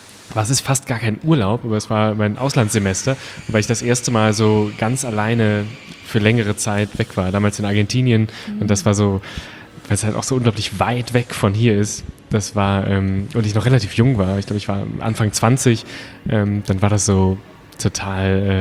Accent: Krefeld, North Rhine-Westphalia, Germany; Wir kommen alle aus dem Rheinland, wir zu dritt, also Christopher und Sebastian aus Düsseldorf oder dem Umkreis und ich aus Krefeld. Das heißt, wir sind sehr zu Hause da in der Gegend und im Dialekt hin und wieder.

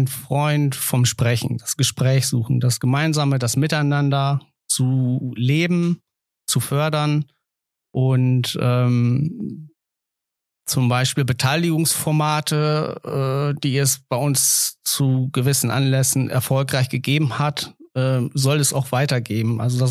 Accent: Hoogstede, Lower Saxony, Germany; ich bin Baujahr 80, am 18. Juni 1980 geboren. Ich bin aufgewachsen in Hoogstede und seit über 20 Jahren Emlichheimer.

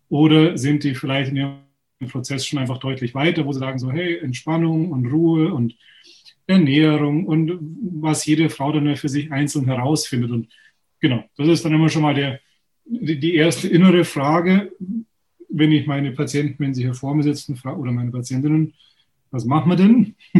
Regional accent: Munich, Bavaria, Germany; komme aus München, bin geboren in München, praktiziere in der Nähe von München

